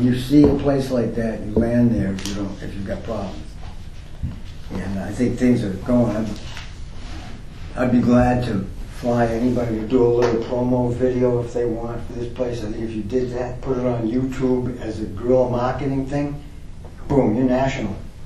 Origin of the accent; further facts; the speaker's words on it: Boston, Massachusetts, United States; it'll be pretty obvious pretty soon that I come from Boston, but I've been living on this coast for 11 years and at this airport for 9.